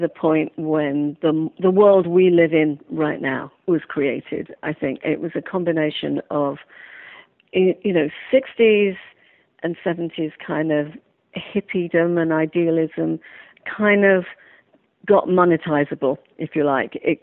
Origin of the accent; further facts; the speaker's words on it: London, United Kingdom; I'm located in Washington, D.C. these days, although you can tell from my voice I didn't originally come from here. I'm from London.